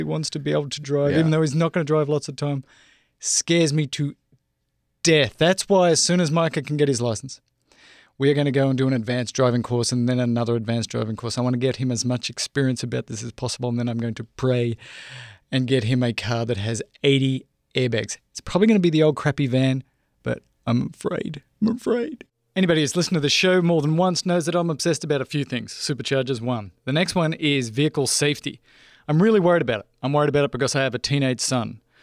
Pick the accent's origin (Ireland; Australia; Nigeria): Australia; I grew up driving in Australia on the farm, 12-year-old.